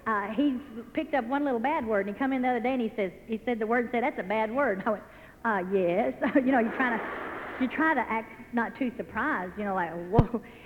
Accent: United States; I said, I'm American.

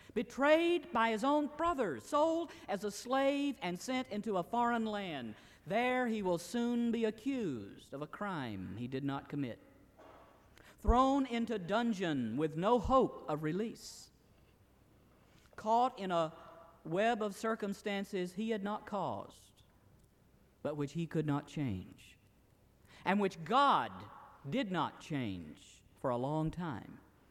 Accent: Tennessee, United States; I grew up in East Tennessee. If you've been driving over there in the Smoky Mountains, sometimes you see along the side of a road a sign, "Beware of falling rocks."

